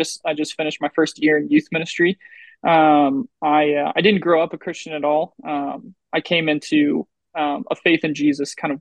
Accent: Colorado, United States; I'm gonna say I'm from Colorado and forever have to like say not the pretty part.

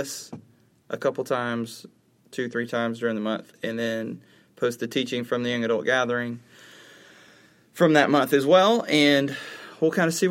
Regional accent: Georgia, United States; born there; I was born in Cobb County, Georgia.

